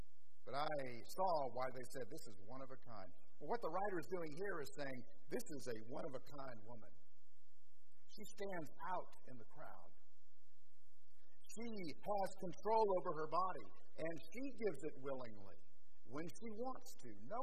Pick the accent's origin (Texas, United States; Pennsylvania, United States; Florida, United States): Florida, United States; Orlando; growing up in Orlando, I used to travel back and forth to the beach